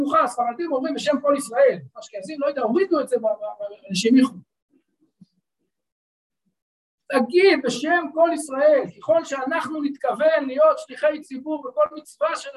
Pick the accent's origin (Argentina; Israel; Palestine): Palestine; Beit El, West Bank; אני גדלתי בבית אלבית. דוסים, באמת, יש לי רק הכרת הטוב. גדלתי שם סביב הישיבה, באמת נפלא.